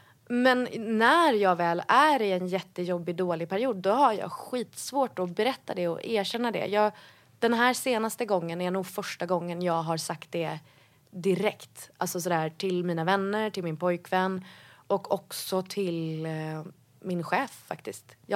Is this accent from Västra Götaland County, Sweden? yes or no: yes; Gothenburg, Västra Götaland County, Sweden; Jag växte upp i Göteborg med min mamma och min storebror.